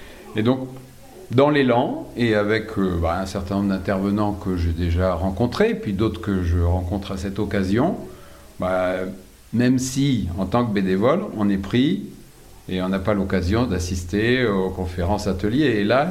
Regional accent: La Ciotat, Provence-Alpes-Côte d'Azur, France; je suis de La Ciotat

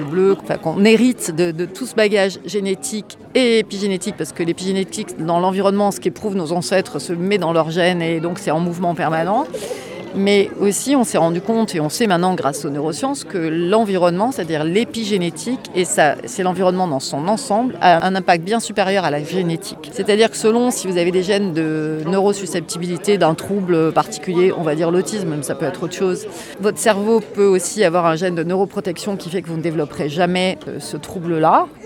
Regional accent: Marseille, Provence-Alpes-Côte d'Azur, France; Donc je suis marseillaise, donc j'ai été à la fac à Marseille.

